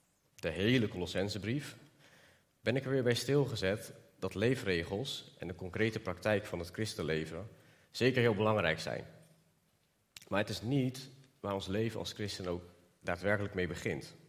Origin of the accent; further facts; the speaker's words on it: Eindhoven, North Brabant, Netherlands; Ik kom uit Eindhoven.